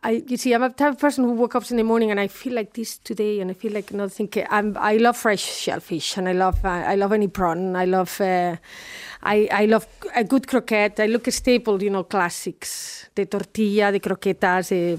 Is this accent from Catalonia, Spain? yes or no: yes; Barcelona, Catalonia, Spain; I mean, I'm from Barcelona, and my dad goes Sunday morning at 8 o'clock in the morning because it's the first one up. He goes to the churreria and he buys the churros, he brings them home